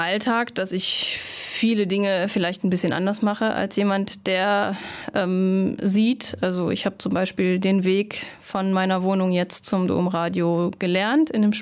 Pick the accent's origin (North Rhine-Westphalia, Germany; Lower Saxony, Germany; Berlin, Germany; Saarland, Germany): North Rhine-Westphalia, Germany; Viersen; now in Cologne, Germany; bin aufgewachsen in Viersen am Niederrhein